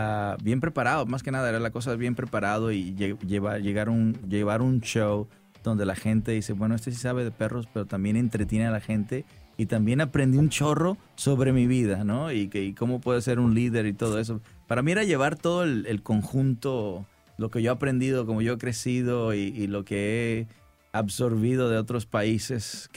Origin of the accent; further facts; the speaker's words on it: Sinaloa, Mexico; Ya, mi tierra, mi patria, mi gente, me faltaba